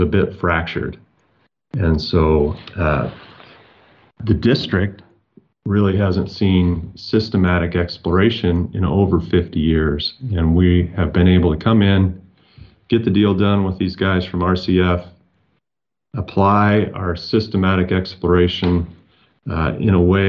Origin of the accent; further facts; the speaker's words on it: Midwest, United States; I grew up in the Midwest and learned about mountains in the La Plata Mountains